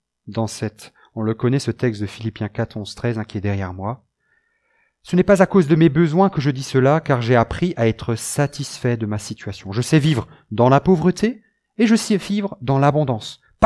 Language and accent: French; France; une belle partie à notre État, en tout cas chez nous en France